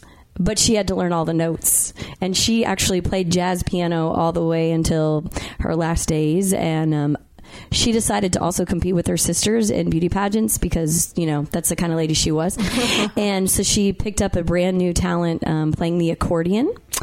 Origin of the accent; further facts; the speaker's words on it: Austin, Texas, United States; We're from Austin, Texas.